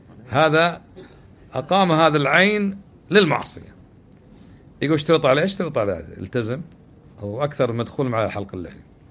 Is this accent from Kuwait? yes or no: yes; Kuwait; أبو معاذ يقول أنه سافر مثلاً عندنا في الكويت الساعة السادسة أذن المغرب